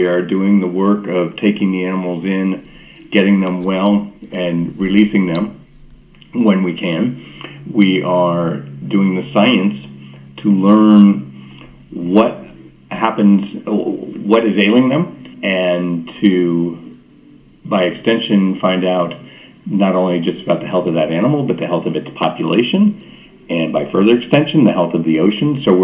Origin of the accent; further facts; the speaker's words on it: California, United States; also born or lived in Midwest; I grew up here in the Bay Area, volunteered at this organization when it had a different name many, many years ago.